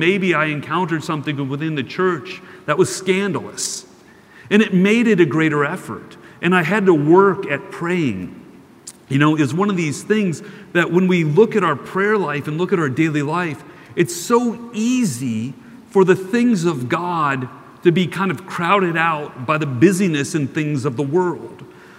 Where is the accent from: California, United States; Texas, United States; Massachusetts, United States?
Texas, United States; Houston; also born or lived in Austin; I grew up in Houston. I went to school at Stephen of Austin State in Nacogdoches and co-founded a software company in 2002 and moved out to Austin, Texas.